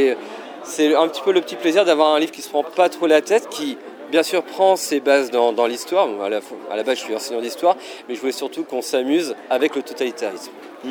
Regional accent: Pays de la Loire, France; Donc je viens d'à côté de Nantes.

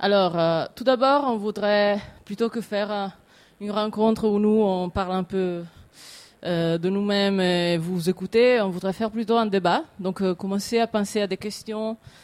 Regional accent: Italy; Je suis italienne, je suis journaliste.

